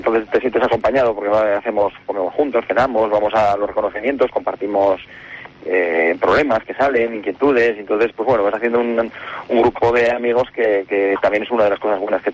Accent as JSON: {"language": "Spanish", "town": "Seira", "region": "Aragon", "country": "Spain", "lives_now": "Barbastro, Spain", "said": "Aunque vivo en Barbastro y tengo también mucho cariño a Barbastro, pero realmente yo soy de Ceira, aunque vivo a Barbastro."}